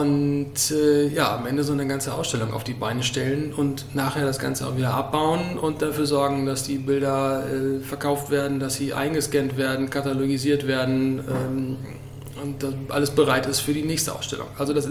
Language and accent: German; North Rhine-Westphalia, Germany; born there; now in Baltrum, Germany; bin gebürtig aus dem Sauerland und jetzt seit 13 Jahren hier auf Baltrum.